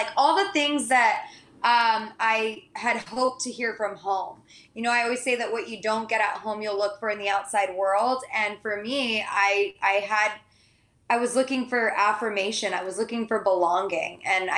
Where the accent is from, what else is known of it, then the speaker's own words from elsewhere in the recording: San Diego, California, United States; I grew up in San Diego, and we were very close to the Tijuana border.